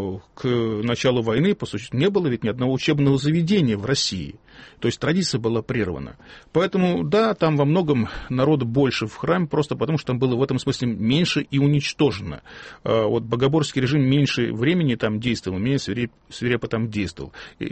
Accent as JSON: {"language": "Russian", "region": "Western Belarus", "country": "Belarus", "tie": "born or raised there", "said": "Я сам родился в Западной Белоруссии. И я помню, когда еще маленьким мальчиком, я помню, на каждом перекрестке дорог стояла маленькая часовенька или крест."}